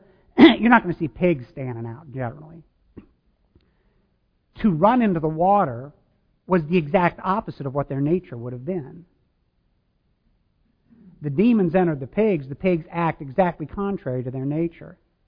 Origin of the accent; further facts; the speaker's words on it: Midwest, United States; I mean, I grew up in the Midwest, and I went to some hog farms.